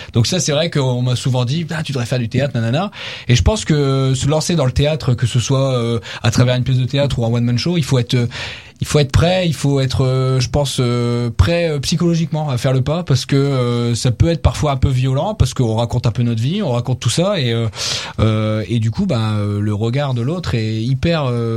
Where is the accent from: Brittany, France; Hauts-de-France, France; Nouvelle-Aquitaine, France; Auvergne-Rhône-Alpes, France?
Hauts-de-France, France; Valenciennes; vu que je viens de Valenciennes, je capte pas tout non plus.